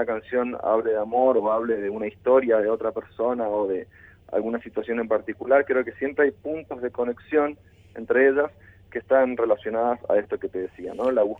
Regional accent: Resistencia, Chaco, Argentina; born there; yo nací en Resistencia, en el Chaco, y me crucé con la música desde muy chico

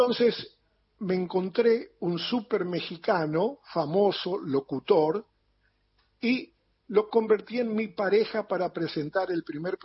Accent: Argentina; cuando se entera de que soy argentino

